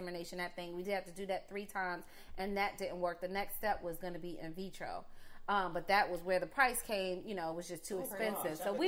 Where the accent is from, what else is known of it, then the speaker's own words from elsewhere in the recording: New York, United States; now in Georgia, United States; like my friends in Georgia, we grew up in New York and we all moved down here.